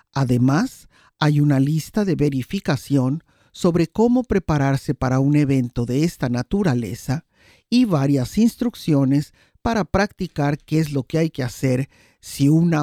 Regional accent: Mexico City, Mexico; Yo que crecí en la Ciudad de México

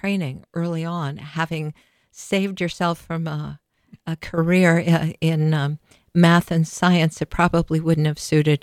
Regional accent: Vashon Island, Washington, United States; And what better place to be learning about living a more creative life than on Vashon Island, my hometown, where we seem to abound in creatives.

